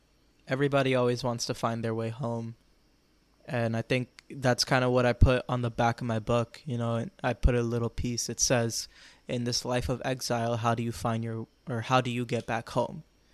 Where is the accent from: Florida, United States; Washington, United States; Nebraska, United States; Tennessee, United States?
Florida, United States; You know, I grew up in Florida. Like, I'm a Florida boy. I jumped in lakes and climbed trees when I was a kid.